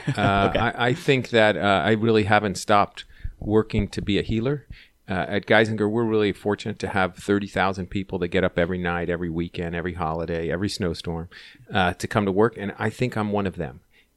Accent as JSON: {"language": "English", "town": "San Francisco", "region": "California", "country": "United States", "tie": "born or raised there", "said": "but growing up in San Francisco and my wife from New York, we hated Los Angeles."}